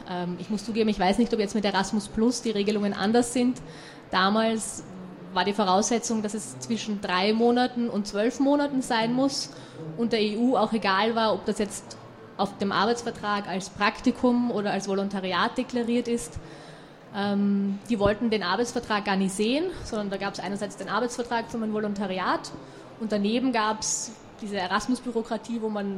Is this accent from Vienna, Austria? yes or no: yes; Vienna, Austria; Ich bin Wienerin, habe an der Uni Wien studiert